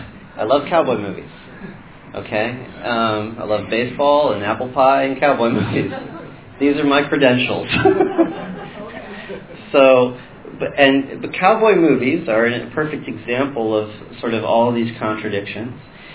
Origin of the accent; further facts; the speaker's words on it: United States; But we do believe it. I can tell you as an American.